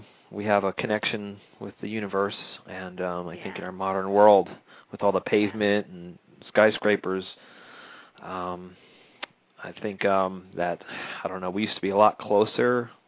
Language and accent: English; New York City, New York, United States; Yeah, I'm from New York City originally.